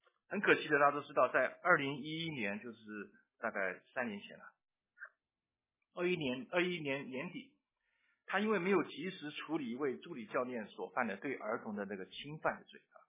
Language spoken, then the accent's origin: Chinese; China; also born or lived in United States; 我们中国人什么要面子，要面子是为什么？保全自己